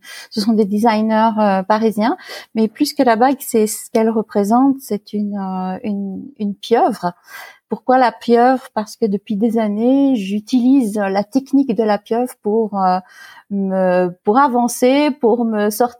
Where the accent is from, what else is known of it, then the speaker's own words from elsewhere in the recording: Île-de-France, France; also born or lived in Fayence, France; Alors j'ai grandi dans une très jolie propriété dans la région parisienne. La première partie de ma vie. Ensuite, mes parents ont déménagé et on est allé dans la Garrigue, dans le sud de la France, dans un petit village qui s'appelait Fayence.